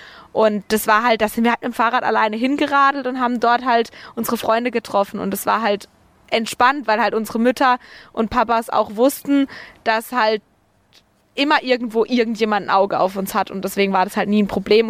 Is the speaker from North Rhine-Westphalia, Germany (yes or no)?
no; Bötzingen, Baden-Württemberg, Germany; ich wäre nicht gern in Freiburg groß geworden. Bei uns in Bötzingen war das halt wirklich so